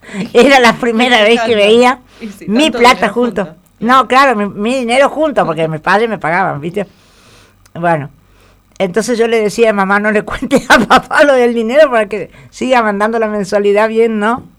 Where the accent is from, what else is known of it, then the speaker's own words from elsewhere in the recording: Santo Tomé, Santa Fe, Argentina; Soy de Santo Tomé, amo Santo Tomé